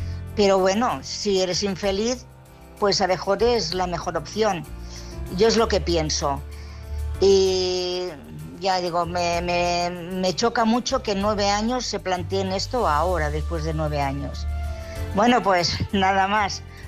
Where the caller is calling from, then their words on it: Barcelona, Catalonia, Spain; de Barcelona.